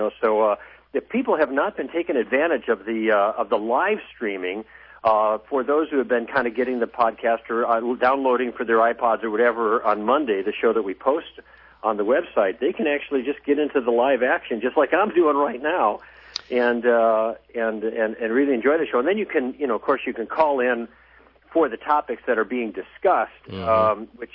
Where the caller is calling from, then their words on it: Canada; I'm calling in from Canada